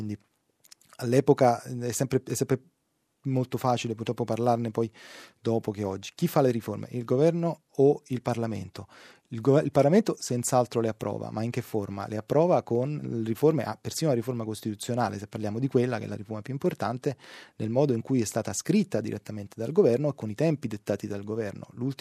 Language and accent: Italian; Naples, Campania, Italy; Io sono napoletano e quindi particolarmente lo sento caro.